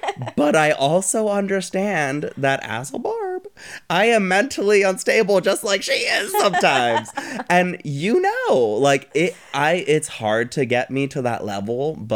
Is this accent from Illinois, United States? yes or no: no; Florida, United States; I was really, really lucky that I grew up in South Florida